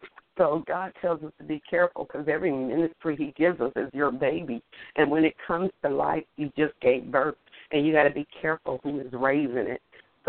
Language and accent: English; Youngstown, Ohio, United States; now in North Carolina, United States; I'm a native from Youngstown, Ohio, so I know how it can be now resigned in North Carolina